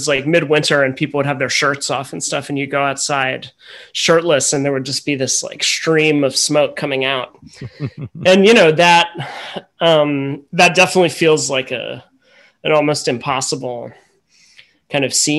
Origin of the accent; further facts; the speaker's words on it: Westchester, New York, United States; I was in Westchester, like in the suburbs outside of New York at that point, but so I was, you know, going into the city on weekends for shows and things like that.